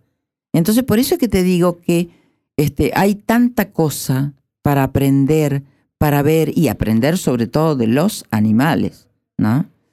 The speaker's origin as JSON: {"language": "Spanish", "region": "Córdoba", "country": "Argentina", "tie": "born there", "said": "En el norte de Córdoba, sí. Y en donde yo nací"}